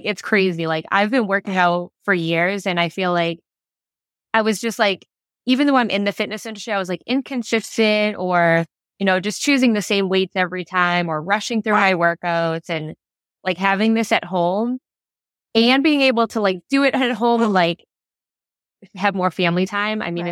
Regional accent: Boston, Massachusetts, United States; now in Texas, United States; So, I'm from Boston.

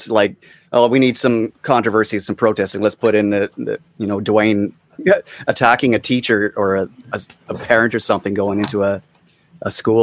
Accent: Vancouver, British Columbia, Canada; And but the thing was, in Vancouver, that was my hometown at the time, or it had been. So I was planning on visiting with all my friends

